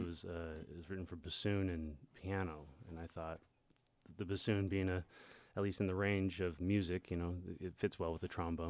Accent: Portland, Oregon, United States; In Portland, Oregon.

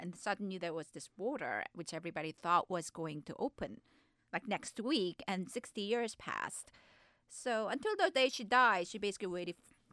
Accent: South Korea; Actually, no, we're all from South Korea

